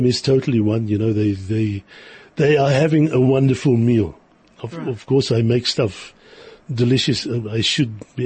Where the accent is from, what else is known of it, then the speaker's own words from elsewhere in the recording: South Africa; now in France; I say, man, I'm from South Africa. Jeez, it's a lot drier here.